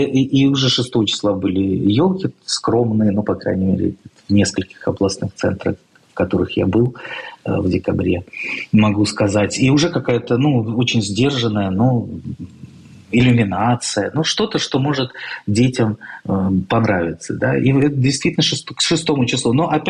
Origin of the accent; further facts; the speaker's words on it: Russia; Я вырос в России